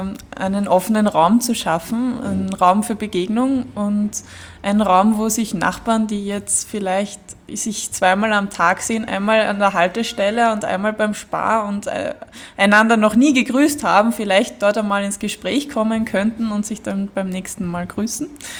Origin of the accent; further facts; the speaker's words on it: Vienna, Austria; wir kennen Gersthof, wir sind alle aus Gersthof und wir wissen um die Gegebenheiten dieser Ecke hier